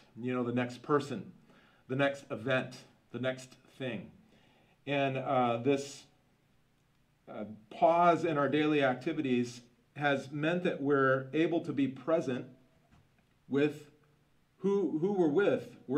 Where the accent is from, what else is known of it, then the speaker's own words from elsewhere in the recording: Iowa, United States; I grew up in Iowa, so I'm a landlubber like no one else.